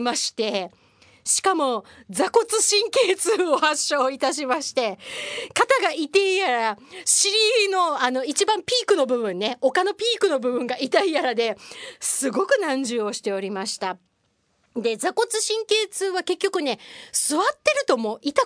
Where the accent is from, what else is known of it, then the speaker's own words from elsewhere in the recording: Kyushu, Japan; 私九州の人間だからヨーグルッペって言っちゃうんだけど